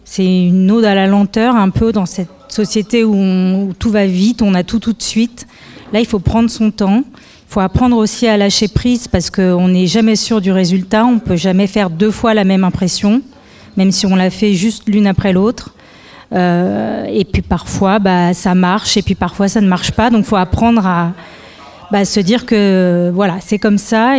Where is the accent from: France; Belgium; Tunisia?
France; Paris, Île-de-France; De loin, je viens de Paris.